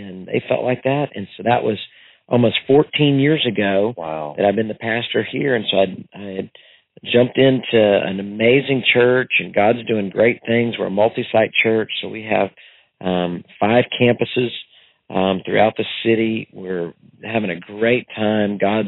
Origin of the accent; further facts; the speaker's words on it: Houston, Texas, United States; I was born and raised here in Houston, and I did not become a believer until I was 16 years old. So I was sacking groceries in the suburbs of Houston